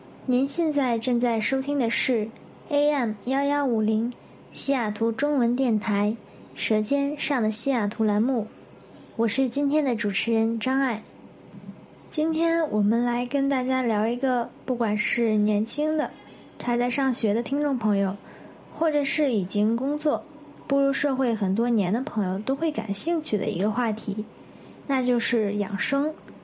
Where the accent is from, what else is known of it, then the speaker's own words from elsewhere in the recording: China; 尤其是小时候在家里面看电视的时候，不知道大家以前有没有过这样的经历，就是在中国21世纪刚出头那会儿